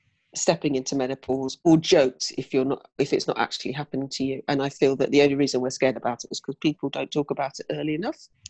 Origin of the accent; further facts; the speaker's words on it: South East England, United Kingdom; now in London, United Kingdom; moved to London from my hometown in Oxfordshire